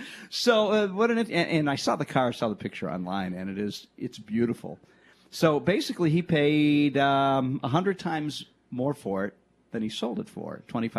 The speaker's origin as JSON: {"language": "English", "town": "Detroit", "region": "Michigan", "country": "United States", "tie": "born or raised there", "said": "speaking of Detroit, which is my hometown, it is amazing how many pizza chains have come out of the Motor City."}